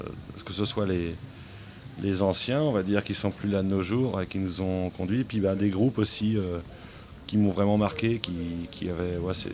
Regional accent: Brittany, France; je viens quand même de Bretagne où il y a vraiment un gros vivier de musiciens, voilà, tout autour de Rennes et tout, ça joue vraiment beaucoup.

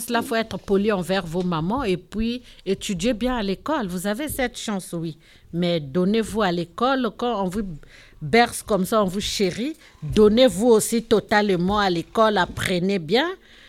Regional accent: Republic of the Congo; Il y a Congo RDC et il y a Congo Brazzaville. Moi, je suis de Congo Brazzaville.

